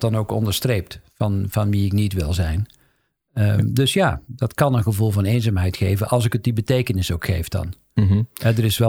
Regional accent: North Brabant, Netherlands; Dat is een carnavalsliedje, want ik kom uit Zuiden.

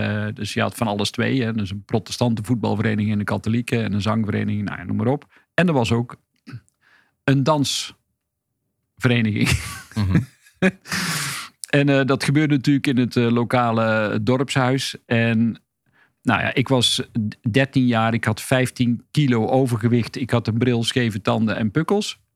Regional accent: Hedel, Gelderland, Netherlands; born there; ik ben geboren in Hedel. Nou ja, iedereen maakt fouten, maar ik ben in Hedel geboren.

